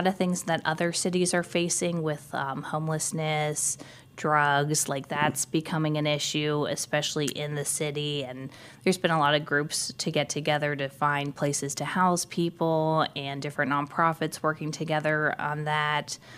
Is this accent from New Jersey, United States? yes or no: no; Pennsylvania, United States; I have spent the majority of my life growing up in Blair County